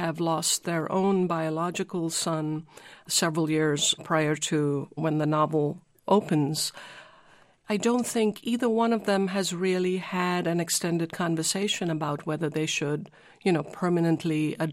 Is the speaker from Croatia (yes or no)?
no; India; moved away as an adult; now in United States; You know, it is an undeniable fact that I was born and lived in India until I was 21. But it is also true that I've spent my entire adult life in the United States.